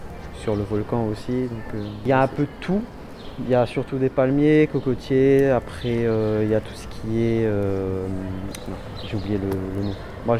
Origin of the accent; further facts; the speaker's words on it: Réunion; Après moi je viens de La Réunion